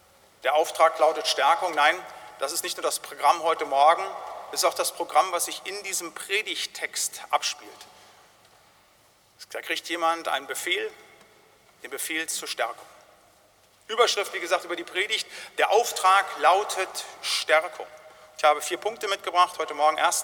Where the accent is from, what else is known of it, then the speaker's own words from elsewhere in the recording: Bad Laase, Germany; wir mit unserem Leben in Bad Laase, wo ich aufgewachsen bin, hier in Deutschland